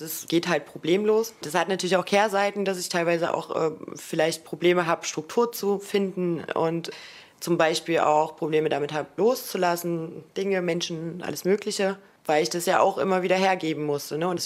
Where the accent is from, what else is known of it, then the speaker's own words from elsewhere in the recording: Chemnitz, Saxony, Germany; Ich war zwar eigentlich aus Sachsen und kam aus dieser Stadt und war sogar auf derselben Schule wieder, in der ich in der ersten Klasse schon war, in der DDR.